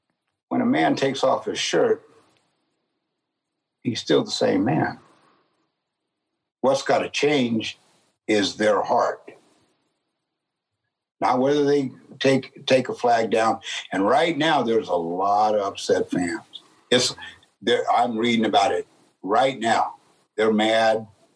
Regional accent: San Jose, California, United States; I grew up in San Jose, California, 0.2%. Black or people of color, 0.2%.

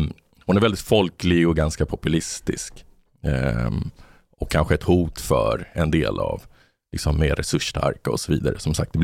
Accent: Botkyrka, Stockholm County, Sweden; När jag växte upp i Botkyrka, då var det så blandat. Det var liksom invandrare från alla håll. Så vårt gemensamma språk var ju svenska.

